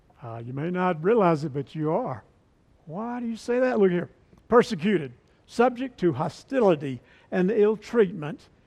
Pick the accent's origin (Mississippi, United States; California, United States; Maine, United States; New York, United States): Mississippi, United States; And on top of all that, I'm from Mississippi.